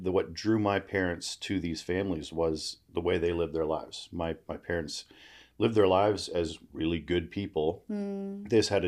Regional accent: Canada; born there; Yeah, I was born in Canada, born into a family of atheists

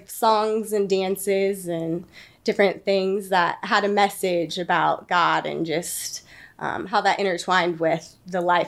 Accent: Indianapolis, Indiana, United States; I am from Indiana. I grew up over in the east side of Indianapolis around 42nd and Emerson.

